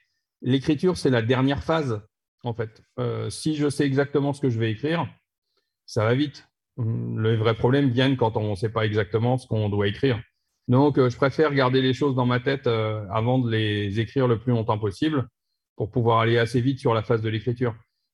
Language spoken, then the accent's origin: French; Reims, Grand Est, France; Quand j'étais gamin, j'habite à Reims.